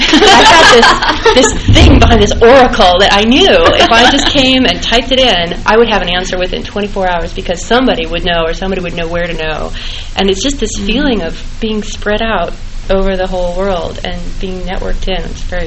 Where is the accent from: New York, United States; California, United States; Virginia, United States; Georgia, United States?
California, United States; Berkeley; moved away as an adult; I came from the Bay Area in California where I grew up and where I'd gone to school at Berkeley